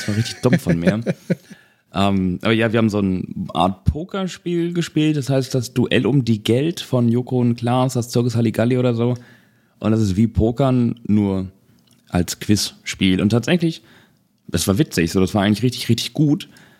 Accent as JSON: {"language": "German", "region": "Hamburg", "country": "Germany", "said": "Ich meine, ich als Hamburger natürlich"}